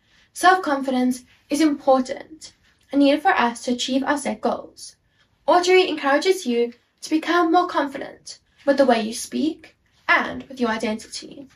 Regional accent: South Africa; I'm a South African

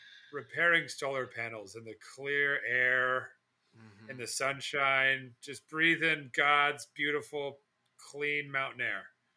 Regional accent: Missouri, United States; Well, you know, growing up in the Ozarks, I think so much of your tie to music is music can like tie you to a time and place, I find.

